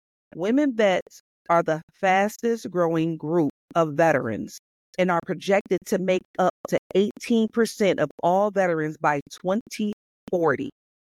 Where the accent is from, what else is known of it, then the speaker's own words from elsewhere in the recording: Detroit, Michigan, United States; I'm going to just say I am from Detroit.